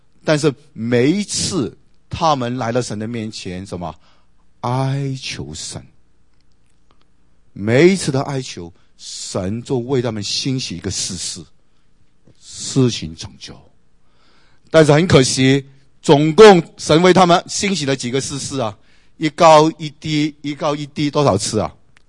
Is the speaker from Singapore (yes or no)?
no; China; 我们中国人说，有关系就没关系，没关系就有关系。